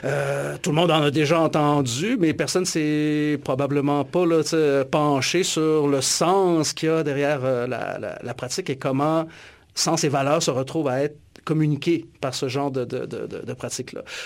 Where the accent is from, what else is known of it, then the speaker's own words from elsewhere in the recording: Alma, Quebec, Canada; je suis originaire du Lac-Saint-Jean, tu sais, puis en grandissant dans les années 80 à Alma, on n'avait pas nécessairement accès à la musique underground.